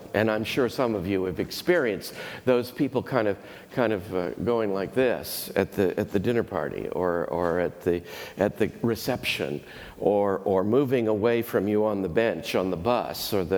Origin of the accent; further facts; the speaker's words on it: the South, United States; I'm a Southerner, so that's part of our culture.